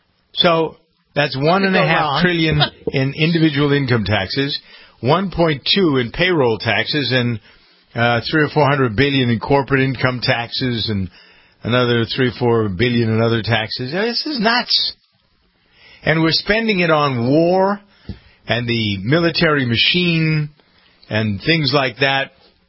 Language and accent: English; Framingham, Massachusetts, United States; My hometown of Framingham, Massachusetts, headquarters of Staples